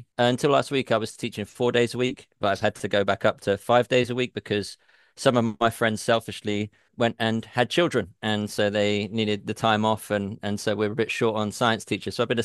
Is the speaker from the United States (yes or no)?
no; United Kingdom; now in Bognor Regis, United Kingdom; I'm from the wonderful world of Great Britain. No, I live in a place called Bognor Regis, which... it's a bit like Baltimore, I would say, in the US, where it's like an ongoing joke. It's like a seaside town.